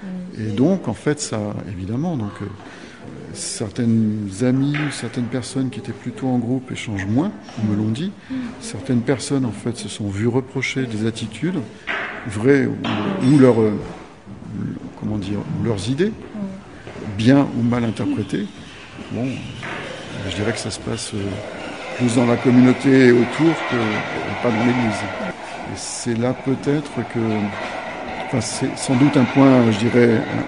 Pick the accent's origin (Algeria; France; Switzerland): France; Moi je suis français, je ne suis pas russe, je ne suis pas russophile